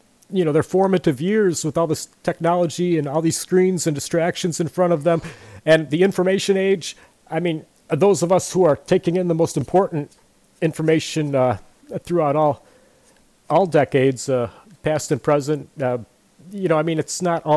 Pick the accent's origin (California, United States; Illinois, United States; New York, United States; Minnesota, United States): Illinois, United States; Chicago; born there; I'm ashamed of that, but hey, I was born here. If that's an excuse, I was born in Chicago. What can I say? Huh? Get over it, right? There, I got my accent on.